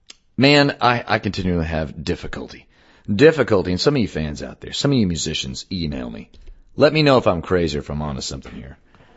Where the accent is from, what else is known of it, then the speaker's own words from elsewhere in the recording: Dallas, Texas, United States; So good to be back in my hometown of Dallas to play a show.